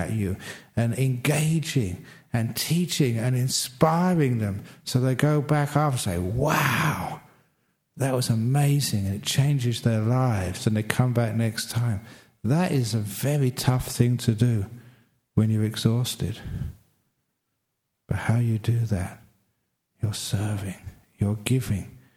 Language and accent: English; Australia